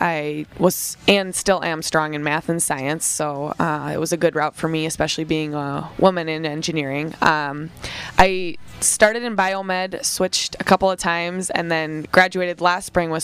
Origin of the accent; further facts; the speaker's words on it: Edina, Minnesota, United States; my sister is a sophomore at my hometown in Edina